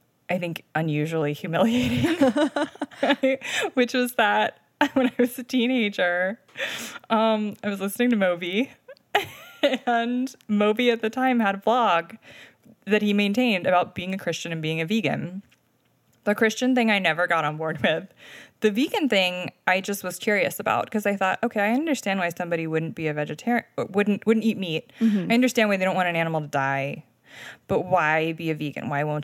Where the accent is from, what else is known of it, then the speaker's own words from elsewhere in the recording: Delmarva Peninsula, United States; Yeah, so I grew up on the Delmarva Peninsula around a lot of chicken farms.